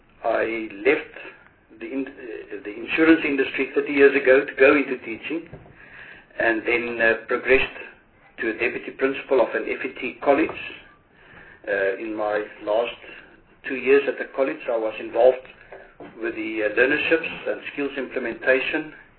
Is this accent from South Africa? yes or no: yes; Western Cape, South Africa; I'm here from the Western Cape